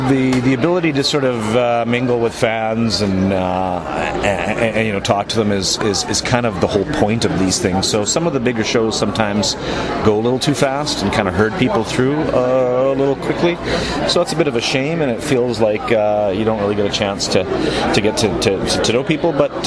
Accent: Canada; I'm not from the States. We have, in Canada, we've got most of Arrow is on another network.

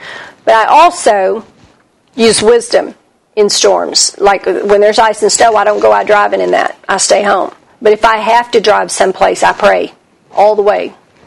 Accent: Texas, United States; also born or lived in Oklahoma; And I was raised in North Texas. And I've lived in Texas and Oklahoma almost my entire life.

